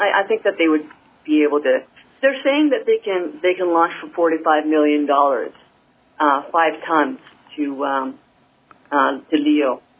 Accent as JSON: {"language": "English", "country": "Canada", "said": "Which, of course, being a Canadian, I think would just be sort of awesome."}